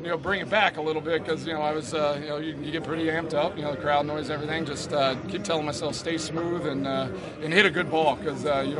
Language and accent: English; Texas, United States; My home state of Texas, got family and friends around, and, this is big time.